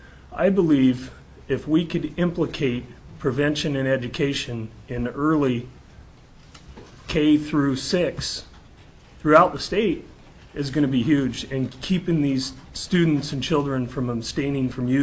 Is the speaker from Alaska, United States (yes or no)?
yes; Ketchikan, Alaska, United States; I'm from Ketchikan. I was recently elected to the school board there.